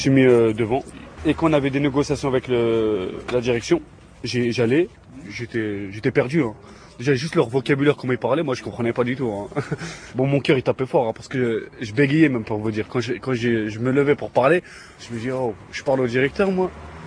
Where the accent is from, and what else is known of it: Tremblay-en-France, Île-de-France, France; born or raised there